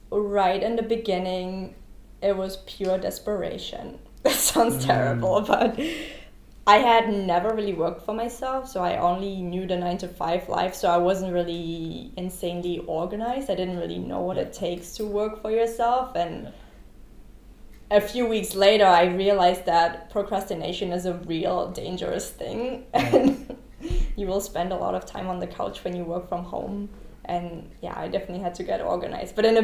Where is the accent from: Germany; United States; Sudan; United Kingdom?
Germany; English is a second language; I am from Germany as well, and whenever I'm there